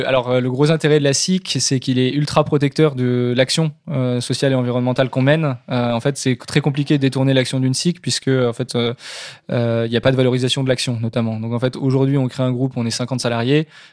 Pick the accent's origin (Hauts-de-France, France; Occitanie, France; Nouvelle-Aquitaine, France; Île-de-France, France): Hauts-de-France, France; Soissons; en particulier à Soissons, qui est le territoire dont je viens